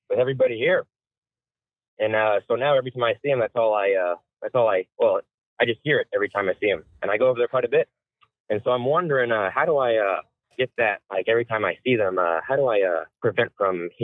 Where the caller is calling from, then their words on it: Kansas City, Missouri, United States; I'm from Kansas City, Missouri.